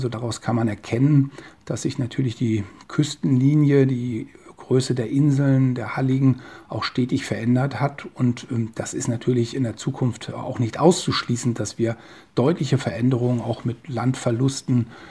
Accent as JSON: {"language": "German", "region": "Schleswig-Holstein", "country": "Germany", "tie": "born or raised there", "said": "Also da denke ich an meine Heimat in Nordfriesland."}